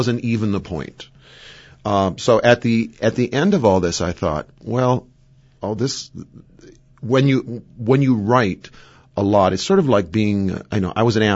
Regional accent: Wausau, Wisconsin, United States; I grew up in Wausau, and I have never been to the Rothschild Pavilion.

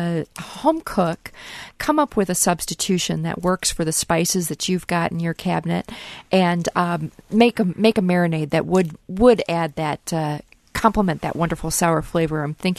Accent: Wisconsin, United States; accent: Wisconsin; It's probably with my Wisconsin accent superimposed. But definitely, I think we're lucky to live in Wisconsin where we have so many wonderful craft beers.

